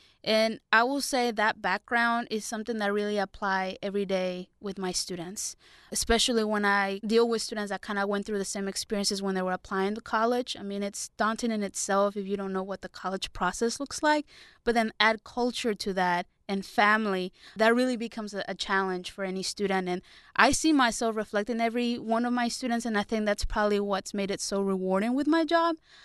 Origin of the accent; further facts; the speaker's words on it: Mexico; first language es; I'm a native speaker. I'm originally from Mexico.